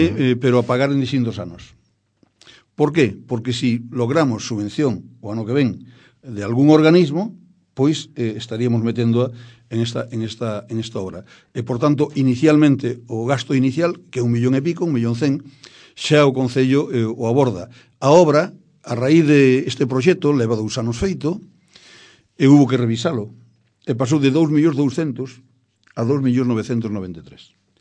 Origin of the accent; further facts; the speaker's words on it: Perillo, Galicia, Spain; Eu, cando era neno, son de Perillo.